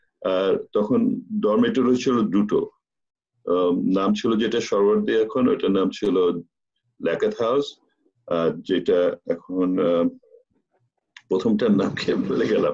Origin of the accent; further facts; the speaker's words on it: Dhaka Division, Bangladesh; আমি তার আগে মিন্ট রোডে বড় হয়েছি, 2 নম্বর মিন্ট রোড। তার আগে আমি তখন মিন্টোরে থাকে কালীন আর কি সেন্ট গ্রেগরিজে পড়তাম। সেন্ট গ্রেগরিজ স্কুল ছিল ভিক্টোরিয়া পার্কে